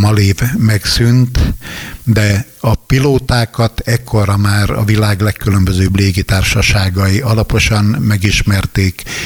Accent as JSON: {"language": "Hungarian", "town": "Nyíregyháza", "region": "Szabolcs-Szatmár-Bereg", "country": "Hungary", "tie": "born or raised there", "said": "visszaköltöztünk Nyíregyházára. Tőzsgyökeres nyíregyháziként ez nem esett nagy fájdalmunkra"}